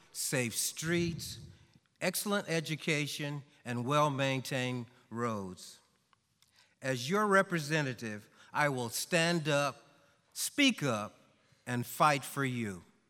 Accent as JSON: {"language": "English", "region": "Louisiana", "country": "United States", "tie": "born or raised there", "said": "I was raised in Dubuque, Louisiana."}